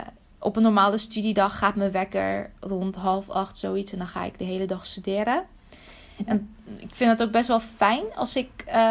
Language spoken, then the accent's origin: Dutch; Netherlands; Mijn ouders zijn dus Irakees. Ik ben zelf geboren en getogen in Nederland.